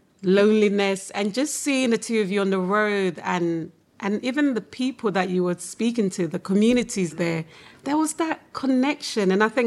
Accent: Accra, Greater Accra, Ghana; now in United States; decided that the best option would be to go back to Accra. And actually, it was the best thing because growing up in Ghana was so different when I compare it to my kids growing up in Lubbock

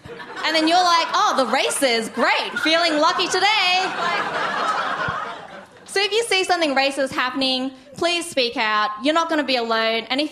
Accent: Australia; born there; even though I was born in Australia

